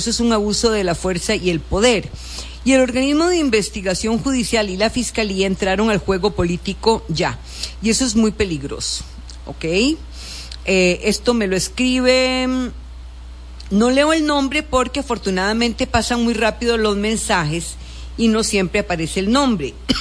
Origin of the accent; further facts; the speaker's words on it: Costa Rica; las huellas que dejan en nosotros como costarricenses.